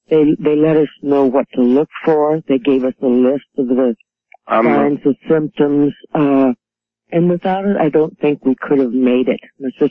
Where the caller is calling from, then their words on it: Phoenix, Arizona, United States; from Phoenix.